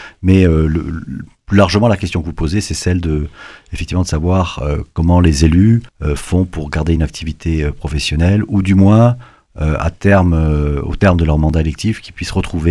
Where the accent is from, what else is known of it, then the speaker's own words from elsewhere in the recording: Paris, Île-de-France, France; born there; also born or lived in South Korea; Oui, je suis né à Paris